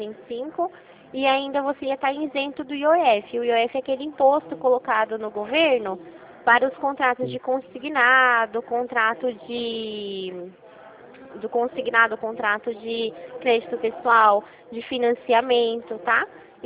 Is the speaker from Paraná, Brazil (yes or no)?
no; Rio Claro, São Paulo, Brazil; Eu sou de Rio Claro.